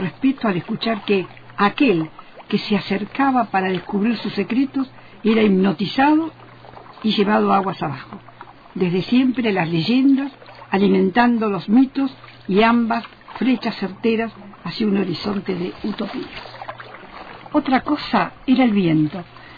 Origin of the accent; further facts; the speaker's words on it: Argentina; Hasta rogué encontrarlo para pedirle perdón, como argentina.